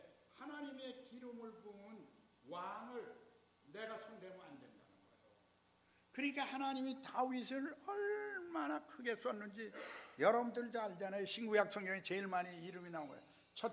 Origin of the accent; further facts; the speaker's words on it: South Korea; 여기 한국 사람이지만 다 나도 한국 사람